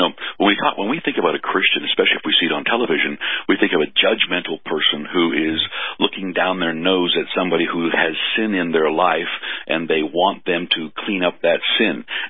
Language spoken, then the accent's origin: English; Canada; I'm from Canada.